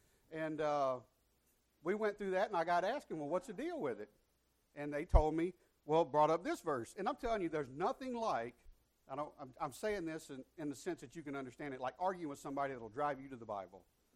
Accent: United States; And I was born and raised in North Florida, South Georgia, right there across the border.

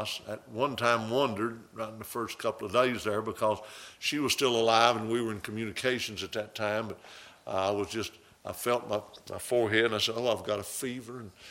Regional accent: Tennessee, United States; I'm a hillbilly from Middle Tennessee. I live in the hills of Tennessee.

